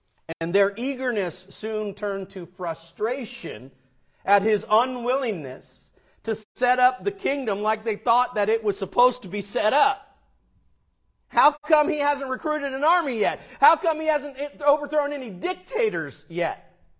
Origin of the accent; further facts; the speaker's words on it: the South, United States; Now, I'm from the South, so I'm familiar with what's called Hickonics.